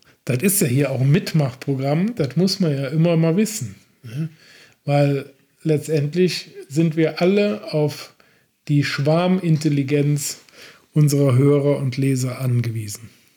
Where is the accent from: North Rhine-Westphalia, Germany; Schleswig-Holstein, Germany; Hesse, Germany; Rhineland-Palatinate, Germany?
Rhineland-Palatinate, Germany; Oberwinter; Bei uns in Oberwinter und auch in Unkelbach ist der Spruch geläufig